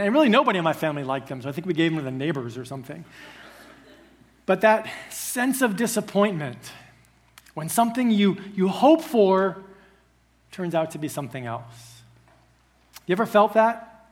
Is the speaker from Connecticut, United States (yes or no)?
yes; Connecticut, United States; And so in our house, I grew up in Connecticut, we had this little garden by the side of our house.